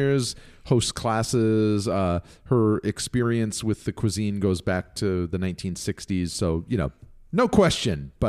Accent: Mexico City, Mexico; I grew up in Mexico City, and Diana Kennedy's recipes are the only recipes that are authentic.

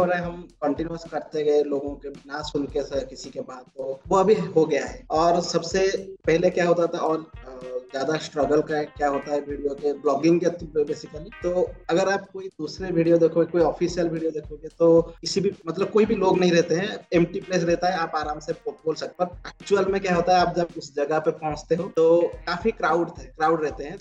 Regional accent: Odisha, India; हम एक्चुअली उड़ीसा से एक गांव से बिलोंग करते हैं और हमारे गांव के आसपास काफी सारे अनएक्सप्लोर्ड जगह है

